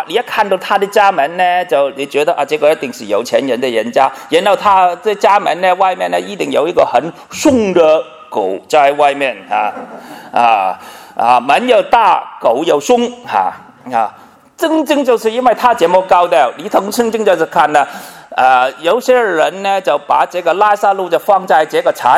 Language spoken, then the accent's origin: Chinese; Hong Kong; 我们香港人叫富豪饭堂的东西去吃饭